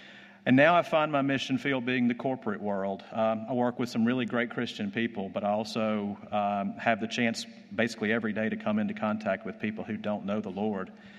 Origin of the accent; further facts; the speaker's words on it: Alabama, United States; Somebody was talking about, they knew I was from Alabama, they were talking about that at lunch.